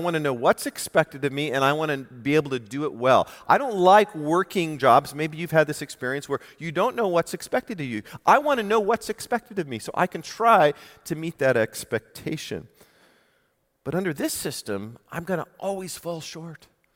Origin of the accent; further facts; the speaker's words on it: California, United States; I grew up in California.